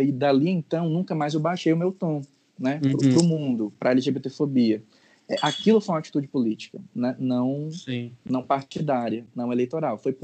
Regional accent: Fortaleza, Ceará, Brazil; A minha história, assim, na cidade de Fortaleza, ela começa numa periferia, né? Eu sou do Pirambu. Depois eu mudo para uma outra periferia, que é uma Messejana.

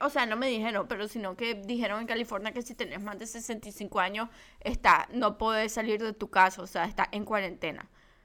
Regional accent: Managua, Nicaragua; porque soy de Nicaragua, Managua, mi amor

